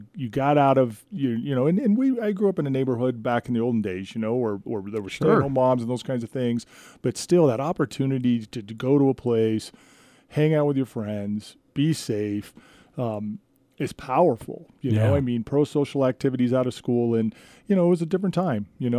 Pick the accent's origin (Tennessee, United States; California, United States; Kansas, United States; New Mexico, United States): New Mexico, United States; Aztec; when I was 13 years old, I grew up in New Mexico, you know, uh-huh, Aztec, just south of here.